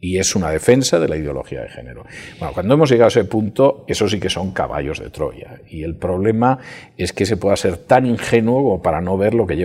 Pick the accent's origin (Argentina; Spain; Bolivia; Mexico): Spain; mi país de origen es España